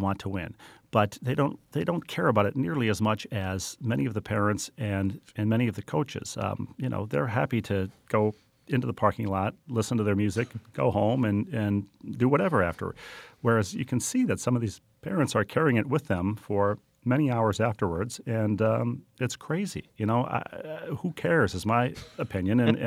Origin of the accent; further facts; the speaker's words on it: Minnesota, United States; I grew up in Minnesota when the Vikings were making their playoff run.